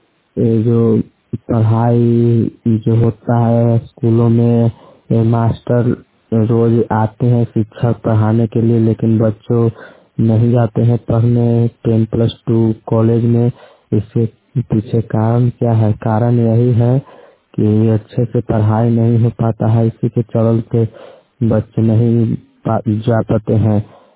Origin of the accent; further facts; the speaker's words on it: Pansari, Bihar, India; मैं पंसारी ग्राम का रहने वाला हूँ। मेरा पोस्ट भरपूरा है, थाना दुल्हन बिहार, जिला पटना, सब डिविजन पालीगंज है। मैं बिहार राज्य का निवासी हूँ।